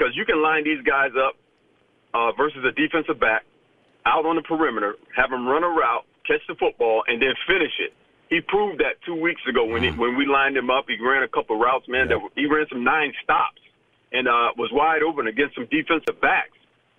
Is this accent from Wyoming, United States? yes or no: no; Florida, United States; It's sad, because I grew up in South Florida, Miami Dolphin fan